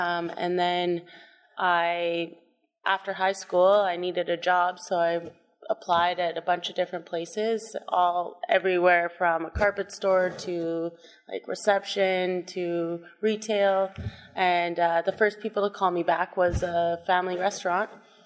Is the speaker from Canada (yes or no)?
yes; Canada; We're very Canadian, I think 3 generations anyway.